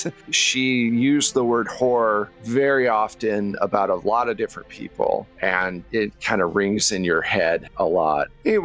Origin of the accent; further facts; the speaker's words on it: New York, United States; moved away as an adult; No, I'm from New York. My dad sent me out here a few years ago to look over some of his business.